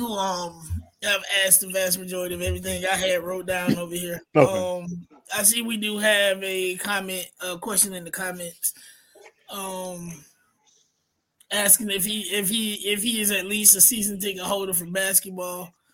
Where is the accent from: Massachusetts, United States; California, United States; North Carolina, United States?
North Carolina, United States; I'm from Gaston County, so I'm speaking for somebody that came out of a not so great public school system, but I still had the ability to make it through.